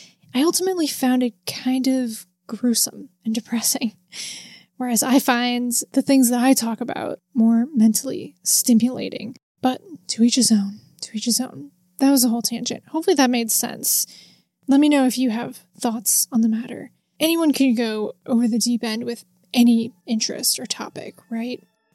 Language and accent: English; Midwest, United States; accent: Midwestern; this is going to sound so egregious in my harsh Midwestern accent